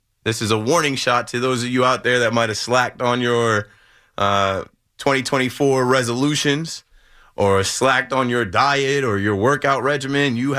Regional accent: New Jersey, United States; I'm from the Jersey Shore where MD Dub is the official, unofficial start of summer.

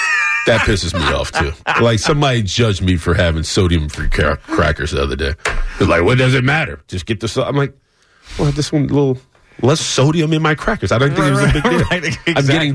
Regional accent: Bronx, New York, United States; now in New Jersey, United States; No, I'm from the Bronx. I attended Hofstra University in Long Island.

